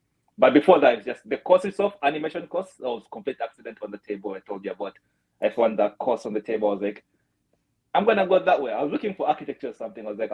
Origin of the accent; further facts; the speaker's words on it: Uganda; My experience, because I came from Uganda, right?